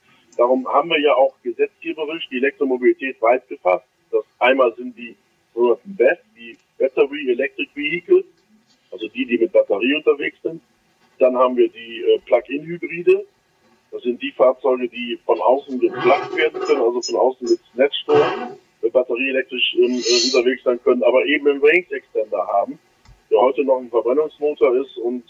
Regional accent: Düsseldorf, North Rhine-Westphalia, Germany; ich komme aus Düsseldorf

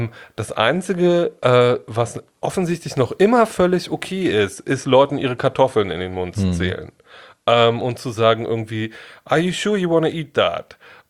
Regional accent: East Germany, Germany; Ich bin in der DDR groß geworden

